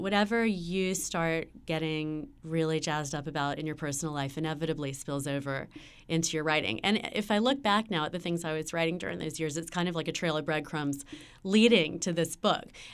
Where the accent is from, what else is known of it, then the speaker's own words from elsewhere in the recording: Wilmington, United States; now in Paris, France; I grew up in Wilmington. Like most people, didn't do a lot of traveling, a lot of speaking French growing up in Wilmington.